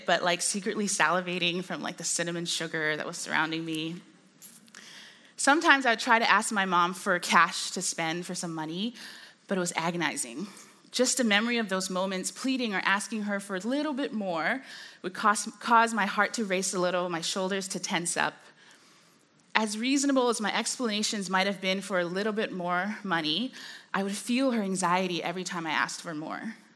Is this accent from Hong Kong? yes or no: yes; Hong Kong; But one of the dynamics of growing up in Hong Kong was that a lot of my friends were wealthy.